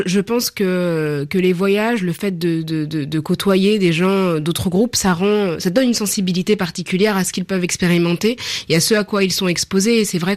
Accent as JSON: {"language": "French", "town": "Paris", "region": "Île-de-France", "country": "France", "said": "Je répondais que je venais de Paris"}